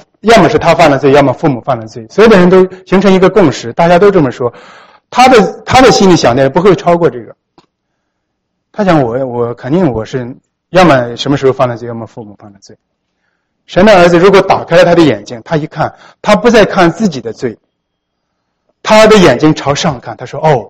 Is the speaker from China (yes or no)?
yes; Shandong, China; 那我是山东人，看大蒜有感情啊。